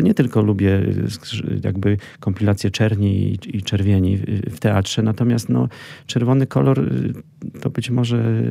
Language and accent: Polish; Ciepielów, Masovian Voivodeship, Poland; W moim rodzinnym Ciepielowie, gdzie się urodziłem na Mazowszu